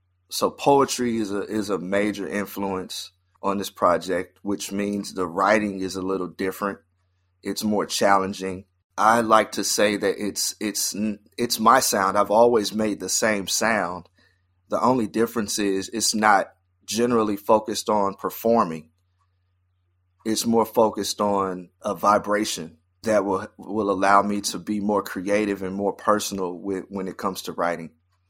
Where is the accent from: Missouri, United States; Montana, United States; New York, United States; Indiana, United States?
Indiana, United States; Indianapolis; And I'm from Indianapolis, Indiana.